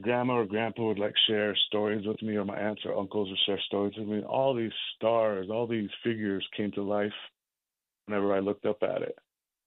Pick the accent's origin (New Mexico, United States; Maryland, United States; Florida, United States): New Mexico, United States; Shiprock; I grew up in, I was born in Shiprock, New Mexico. I'm half Diné and I'm half Oglala.